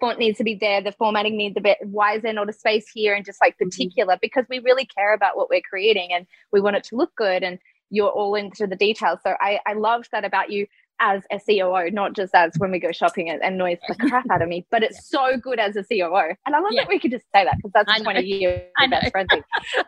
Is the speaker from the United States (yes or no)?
no; Noosa, Queensland, Australia; And nobody else gets born in, nobody else can say, hey, I was born in Noosa. Very few.